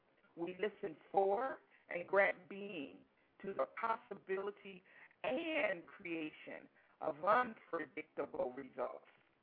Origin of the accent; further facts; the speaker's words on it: Chicago, Illinois, United States; born there; You know, I was born in Chicago, Illinois.